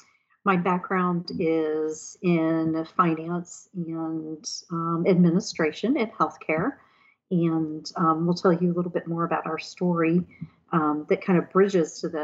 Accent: Houston, Texas, United States; and we were raised in Houston, Texas. And David and I have lived in Houston our entire marriage of 33 plus years. We've never moved from the same house or anything.

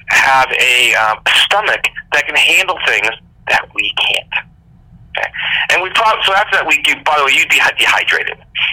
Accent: Long Island, New York, United States; But I grew up in the New York metro area in Long Island, and behind our home was a large wooded area that went for miles.

